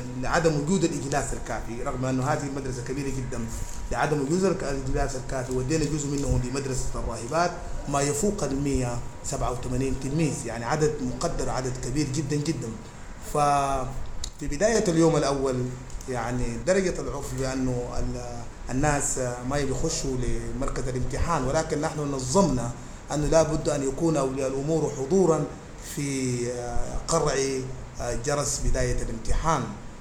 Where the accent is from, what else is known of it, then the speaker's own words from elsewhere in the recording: Sudan; اجتمعنا جميعا سودا كسودانيين كلنا في هذه المدرسة